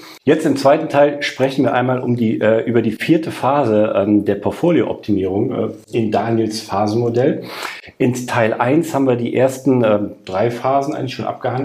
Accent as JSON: {"language": "German", "town": "Cologne", "region": "North Rhine-Westphalia", "country": "Germany", "said": "Also ich wollte gerade sagen, ich komme aus Köln"}